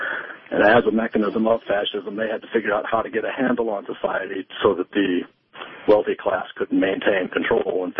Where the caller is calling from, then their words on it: Hayward, California, United States; Yeah, I'm calling from Hayward, California, which is in the San Francisco Bay Area.